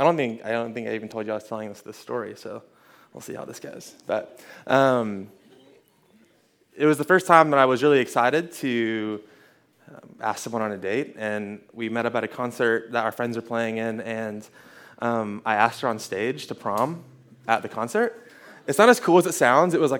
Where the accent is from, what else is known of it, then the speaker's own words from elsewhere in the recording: Hendersonville, United States; So I grew up in Hendersonville. Anyone heard of Hendersonville before?